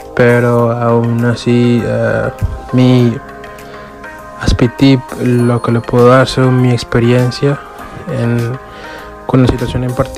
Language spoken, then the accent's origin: Spanish; Caracas, Capital District, Venezuela; tengo 26 años y soy de Caracas.